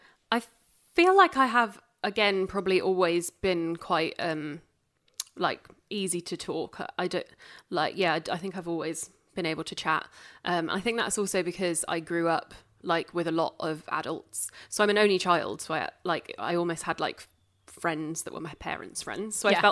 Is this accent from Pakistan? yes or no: no; Yorkshire and the Humber, United Kingdom; I'm from Yorkshire, so I sound posh.